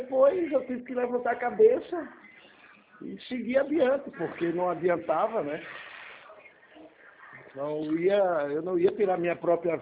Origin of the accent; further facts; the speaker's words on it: Aracaju, Sergipe, Brazil; now in Caxias do Sul, Brazil; eu sou natural de Aracaju, Sergipe. Aí eu fui para o Rio Grande do Sul, onde eu moro hoje.